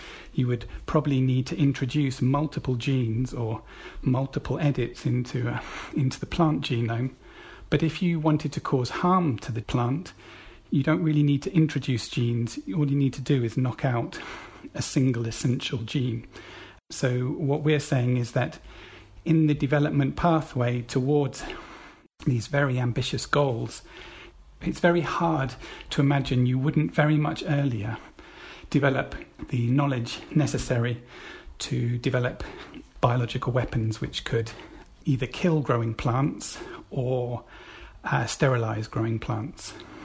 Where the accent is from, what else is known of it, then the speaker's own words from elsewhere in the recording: England, United Kingdom; I am English and we do love puns.